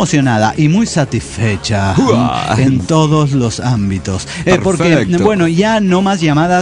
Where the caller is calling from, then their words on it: Granville, South Carolina, United States; de Granville, South Carolina.